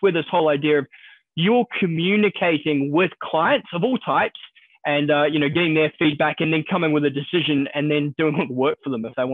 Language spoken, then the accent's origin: English; New Zealand; now in Australia; you can probably tell from my accent, originally from New Zealand, so not from here. Worked overseas a lot before I came here, almost made it back home, but not quite, washed up in Australia